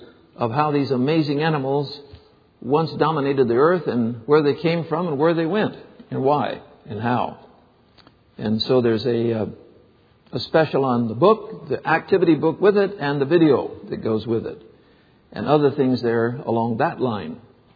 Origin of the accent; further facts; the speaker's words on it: China; I was raised in China.